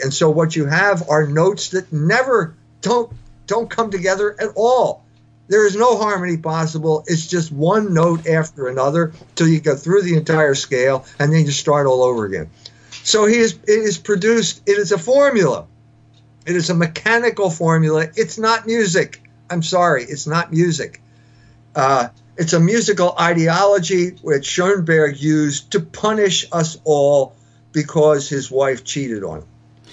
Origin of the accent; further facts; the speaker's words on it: United States; I'm in Germany in 1970. I'm a rock star because I'm an American.